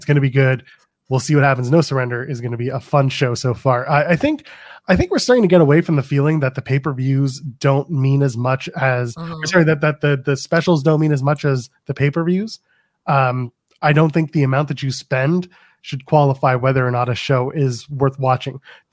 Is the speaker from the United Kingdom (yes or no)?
no; Canada; So I'm Canadian. I don't have cable.